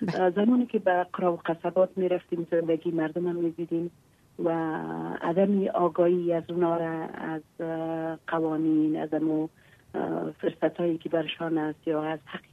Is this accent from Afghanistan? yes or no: yes; Takhar, Afghanistan; در ولایت ما وجود داره، در ولایت تخار مثل که در کلی ولایات ما مشکلات داریم